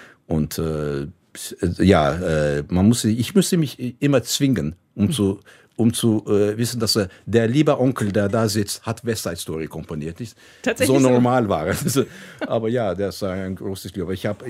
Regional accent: Istanbul, Turkey; German is a second language; als Türke, als Istanbuler, das ist mir mehr wichtiger, als Türke zu sein, sagen, also ein Bürger von Istanbul, das ist mir sehr wichtig. Das ist wirklich, das hat so viel zu tun mit wer ich bin.

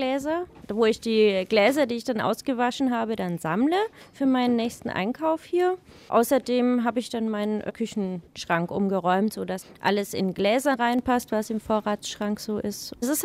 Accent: Mainz, Rhineland-Palatinate, Germany; ich komme aus Mainz und bin 39

